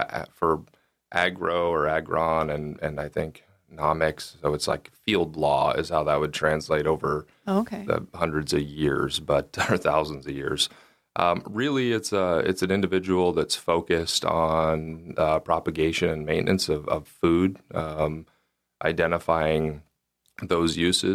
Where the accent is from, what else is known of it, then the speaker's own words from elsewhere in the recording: Alaska, United States; I knew I wanted to come back to Alaska. I'm from Alaska, always will be from Alaska